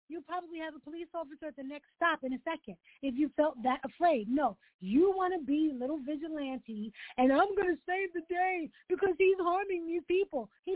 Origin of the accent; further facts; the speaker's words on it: New York, United States; And this is the wild part, because I'm from New York. So I've been on the subway every hour of any day and had homeless people who are unstable come through ranting, raving, whatever.